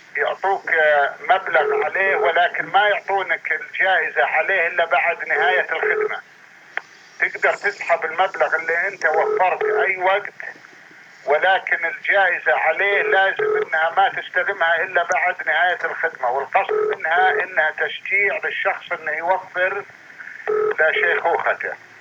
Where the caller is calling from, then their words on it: Saudi Arabia; أنا أكلمك من السعودية